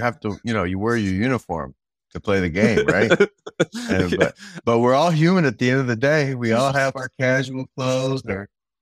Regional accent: California, United States; I'm from Cali too

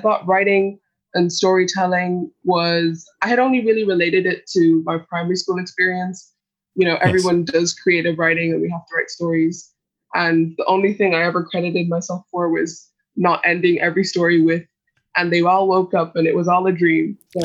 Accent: Dublin, Leinster, Ireland; I come from a Nigerian-Irish background, so my parents are Nigerian, and I was born and raised in Dublin.

